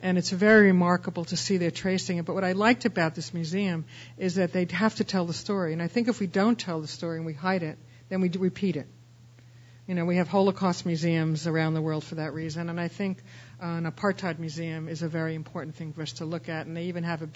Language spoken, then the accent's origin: English; New York, United States; And I grew up in New York, and there were places on the map that was Lynbrook and Brooklyn and other places that exist in the East Coast